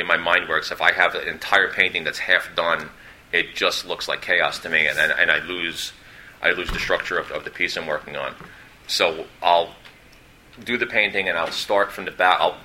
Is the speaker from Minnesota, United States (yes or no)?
no; New York City, New York, United States; I know that since I grew up in New York City, there's a place called the Art Students League